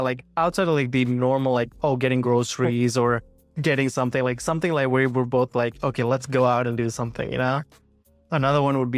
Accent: Dallas, Texas, United States; now in Austin, United States; And having been born and raised in Dallas all my life, I decided that it was time for a change. And Austin wasn't too far away. It's like 3 hours away from Dallas.

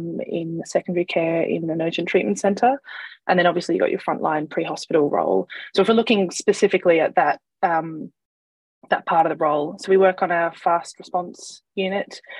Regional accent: Australia; moved away as an adult; now in London, United Kingdom; So I'm originally from Australia.

